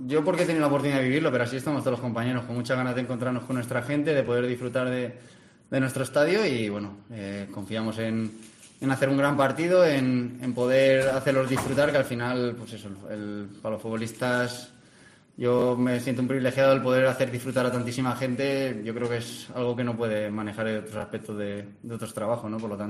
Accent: Valencia, Valencian Community, Spain; yo soy de Valencia, por lo tanto Valencia está muy cerquita, podía tener cerca a mi familia

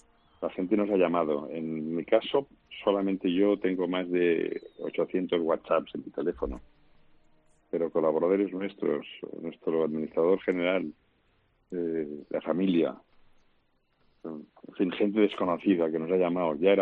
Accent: Catalonia, Spain; now in Madrid, Spain; Yo soy catalán, como tú sabes, vivo en Madrid hace 50 años. La empresa la creé en Madrid, y tenemos tiendas pocas en Cataluña, pero yo me siento catalán y español

